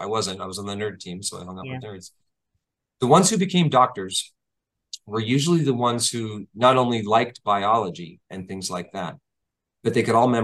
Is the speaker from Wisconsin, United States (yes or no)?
no; Texas, United States; but I grew up in Texas. And a lot of that culture is still well within my bones.